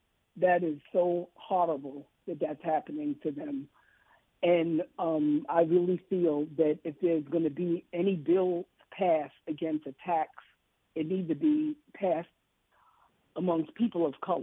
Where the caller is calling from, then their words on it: North Carolina, United States; I'm listening from North Carolina.